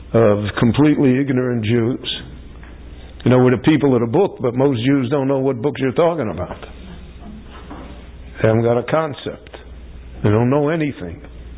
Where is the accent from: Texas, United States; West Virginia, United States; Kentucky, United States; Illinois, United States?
Illinois, United States; Chicago; I grew up in Chicago, he grew up in Milwaukee.